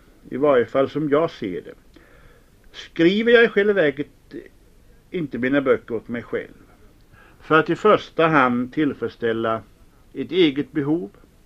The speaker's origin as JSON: {"language": "Swedish", "region": "Småland", "country": "Sweden", "tie": "born or raised there", "said": "Det var en gammal bonde från min småländska hemsocken"}